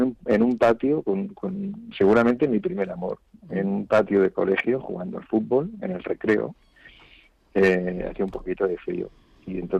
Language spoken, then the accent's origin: Spanish; Region of Murcia, Spain; also born or lived in Madrid; Regresé a Madrid. Luego, cuando pude, ahora estoy en Murcia, en mi pueblo